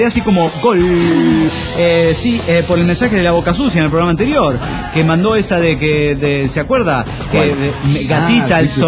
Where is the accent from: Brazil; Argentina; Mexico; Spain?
Mexico; Mexico City; Me despido todo obligado y orgulloso por, como dicen, mi barrio natal. Es un orgullo ser mexicano, pero ser de Tepito es un don de Dios.